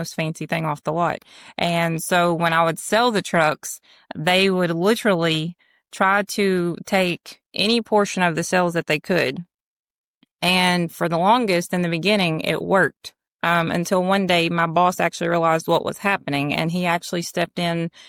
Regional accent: Kentucky, United States; I'm from Kentucky. And I'm from the Central Part.

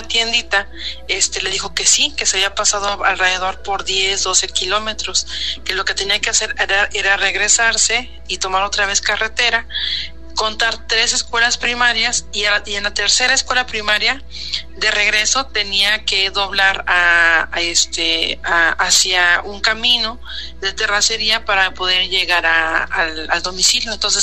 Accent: San Luis Potosí, Mexico; nosotros somos de San Luis Potosí. Entonces, mi mamá vivía en una comunidad que se llama Maravillas, y a 10 kilómetros de esa comunidad, nosotros vivimos, y donde nosotros vivimos se llama Estanzuela

